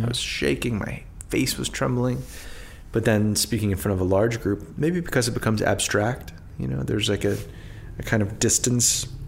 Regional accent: Washington, District of Columbia, United States; Well, I grew up in Northwest, so the city is divided into four quadrants.

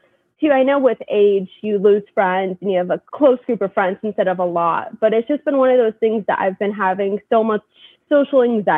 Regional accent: California, United States; Like I came from California. They're all from New York. It's very different.

